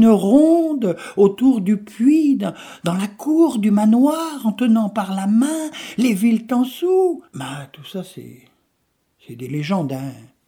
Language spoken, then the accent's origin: French; Brittany, France; Comme il y en a beaucoup chez nous, en Bretagne.